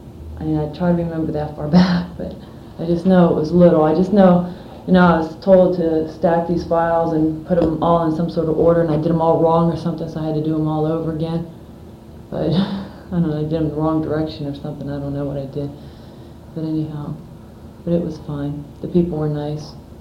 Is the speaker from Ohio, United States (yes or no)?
yes; Struthers, Ohio, United States; also born or lived in Youngstown; I was born in St. Elizabeth in Youngstown and went to school in Struthers.